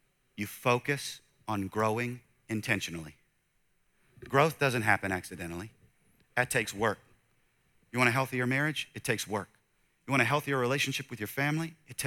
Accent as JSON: {"language": "English", "region": "the South", "country": "United States", "said": "because I'm a preacher from the South, they're going to alliterate."}